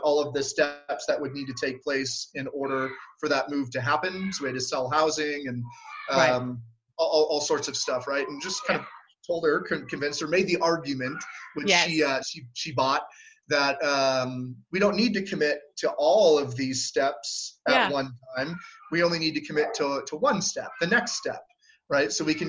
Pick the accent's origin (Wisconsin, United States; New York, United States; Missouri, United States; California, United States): California, United States; We decided to move up here. I'm from Southern California.